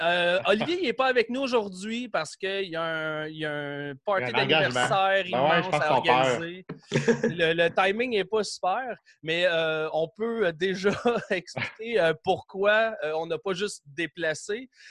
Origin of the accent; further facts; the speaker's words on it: Quebec, Canada; Et chez nous au Québec, présentement, il est midi.